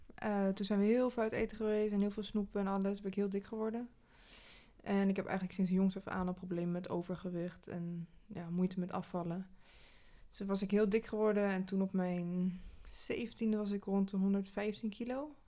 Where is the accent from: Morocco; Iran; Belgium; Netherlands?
Netherlands; The Hague, South Holland; now in Zoetermeer, Netherlands; Ja, ik ben geboren en getogen in Den Haag.